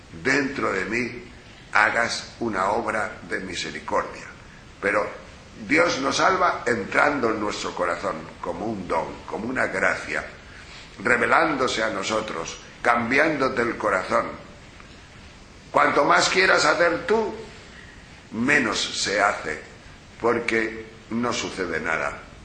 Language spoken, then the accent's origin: Spanish; Tejerina, Castile and León, Spain; Una vez un pastor de mi pueblo, ya mayor, que había estado pastor de mi pueblo, cuando yo digo pastor de Tejerina, son pastores que han bajado todos los años, en el mes de octubre, a Extremadura